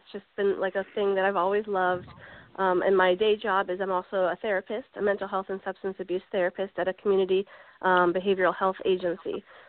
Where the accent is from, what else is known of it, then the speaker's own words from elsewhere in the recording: New Jersey, United States; now in Harrisonburg, United States; I'm originally from New Jersey, and currently I live in Harrisonburg, Virginia